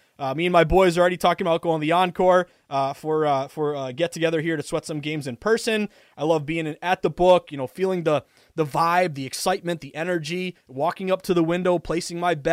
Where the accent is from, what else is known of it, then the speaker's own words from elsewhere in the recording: Massachusetts, United States; also born or lived in Vermont; now in Boston, United States; If you are like me and you live in the great state of Massachusetts, I was born and raised in Western Mass. Went up to the University of Vermont for college. Moved to Boston when I was 21, and I've been here ever since.